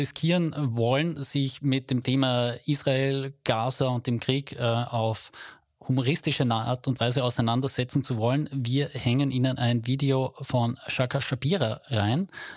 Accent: Carinthia, Austria; kann aber sein, dass ich im unteren Teil von Kärnten sozialisiert bin

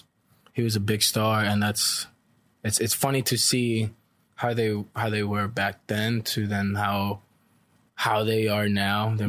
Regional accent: Costa Rica; I mean, growing up in Costa Rica, that's the big price right there.

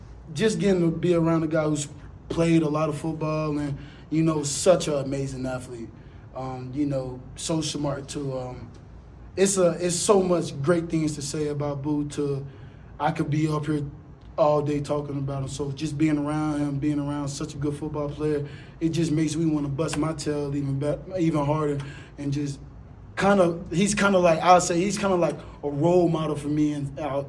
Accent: the South, United States; now in Colorado, United States; And, you know, I'm from the South, and, you know, moving far, far away from that is definitely different. But it just felt like when I stepped foot in Colorado for the first time, it felt like, dang, this is just like Mississippi.

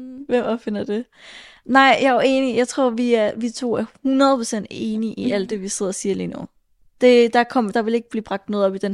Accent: Søften, Central Denmark Region, Denmark; jeg kommer fra Søften, en lille miniby, 20 minutter uden for Aarhus, vokset op på en helt almindelig villavej med en helt almindelig middelklasse familie.

